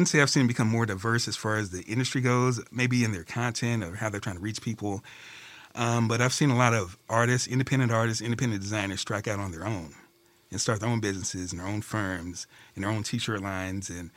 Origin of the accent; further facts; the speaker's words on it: Indianapolis, Indiana, United States; I grew up in Indianapolis, Indiana.